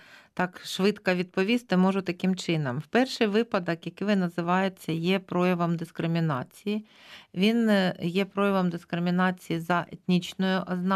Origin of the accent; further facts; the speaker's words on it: Kharkiv Oblast, Ukraine; Ви мій земляк, я також з Харківщини.